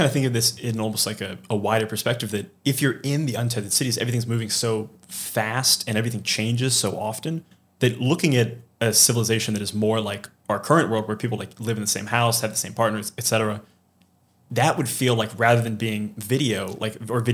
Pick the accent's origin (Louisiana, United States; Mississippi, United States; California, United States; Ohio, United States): Ohio, United States; Columbus; now in New York, United States; I grew up in Columbus, you grew up in Buffalo